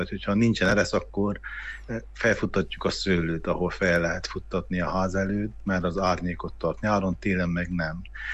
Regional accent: Székely Land, Romania; és mi vagyunk, székelyek vagyunk. Tehát ha mondjuk egy olyan vidéken lakok, Székelyföldön, ahol évszázadokig fából építkeznek

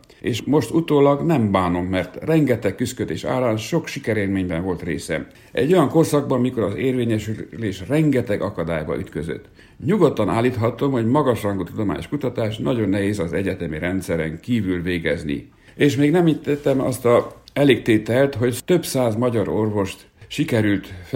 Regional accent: Brașov, Brașov County, Romania; also born or lived in Târgu Mureș, Romania; és 3 éves koromtól 18 éves koromig Brassóban nevelkedtem.

